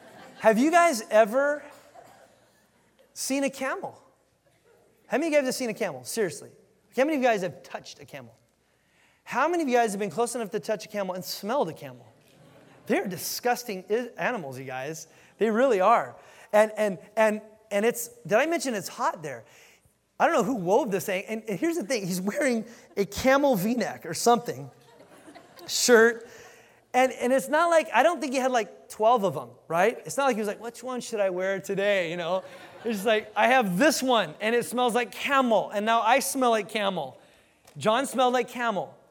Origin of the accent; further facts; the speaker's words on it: United States; you're Jordanian, I'm American.